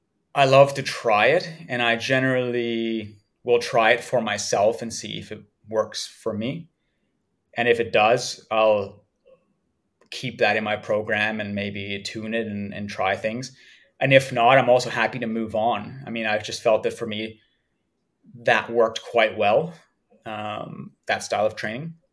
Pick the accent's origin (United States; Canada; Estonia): Canada; growing up in Canada where cycling was not very popular